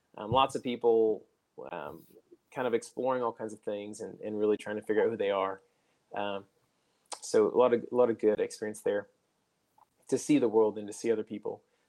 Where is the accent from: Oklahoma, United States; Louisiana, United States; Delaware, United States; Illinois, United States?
Oklahoma, United States; Yeah, for me, I grew up in Oklahoma.